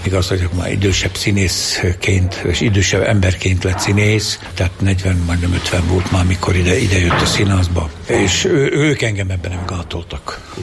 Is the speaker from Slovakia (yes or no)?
yes; Rožňava, Košice Region, Slovakia; also born or lived in Fiľakovo; Én ott születtem, aztán elkerültünk Rozsnyóra, mert ugye anyuék ott kaptak állást, pedagógusok voltak, és aztán ugye középiskolában én idejöttem Kassára, Magyar Ipariba.